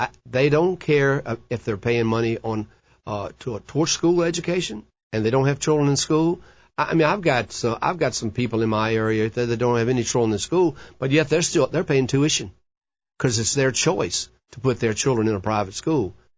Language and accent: English; Charlottesville, Virginia, United States; I was born and raised here in Charlottesville, in the city. And I've lived in this area all of my life.